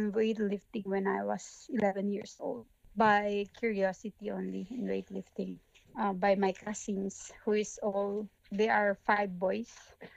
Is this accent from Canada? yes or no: no; Philippines; from Philippines, representing Philippines in weightlifting.